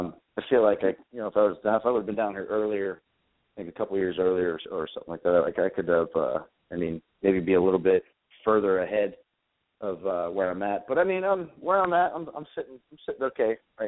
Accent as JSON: {"language": "English", "region": "Pennsylvania", "country": "United States", "lives_now": "Nashville, United States", "said": "I'm from Pennsylvania originally, and then playing more and more shows and more fans and people and filling up more places, and then I decided to make a move down here to Nashville"}